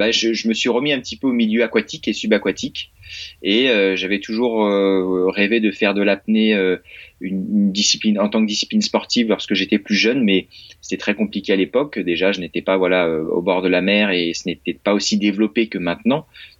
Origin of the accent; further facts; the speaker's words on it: Centre-Val de Loire, France; Donc, je suis originaire de Touraine et j'ai fait mes quatre premières années de fac de sport à Poitiers, donc pas très loin de Tours.